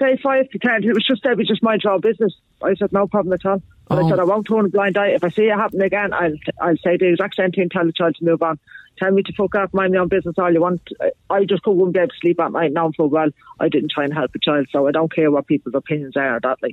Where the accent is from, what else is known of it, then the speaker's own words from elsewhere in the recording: Dublin, Leinster, Ireland; I'm from Dublin, obviously, but I don't live in Dublin